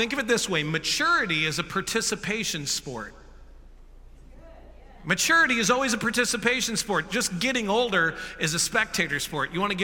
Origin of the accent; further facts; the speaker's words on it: St. Louis, Missouri, United States; we were just back in St. Louis visiting my hometown where I grew up, and that's where I fell in love for the first time.